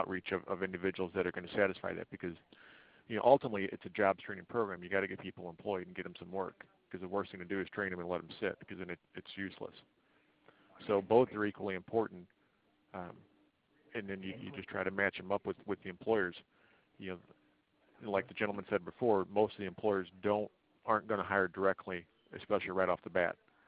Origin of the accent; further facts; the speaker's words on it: St. Louis, Missouri, United States; I'm from St. Louis.